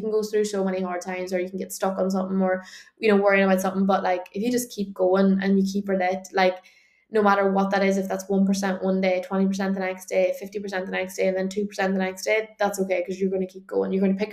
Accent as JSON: {"language": "English", "country": "Ireland", "said": "not just from the culture that we live in, but I do think it is a lot of the culture that we are as Irish."}